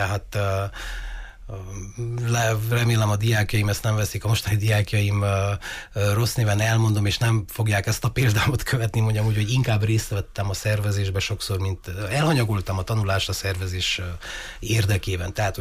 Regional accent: Körtefája, Mureș County, Romania; Marosvásárhelyen születtem, és mindig a diákjaimnak is azt szoktam elmondani, hogy nagyon büszke vagyok arra, hogy vidéken születtem, vidéki vagyok, körtefái vagyok pontosabban. Körtefáján születtem, két testvérem van, ott jártam az általános iskolát

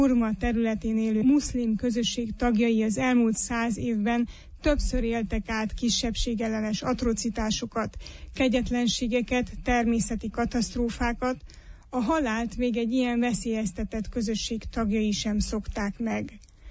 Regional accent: Transylvania, Romania; Erdélyi magyarként voltam kíváncsi arra, hogyan zajlott le ez az állampolgársági jogfosztás.

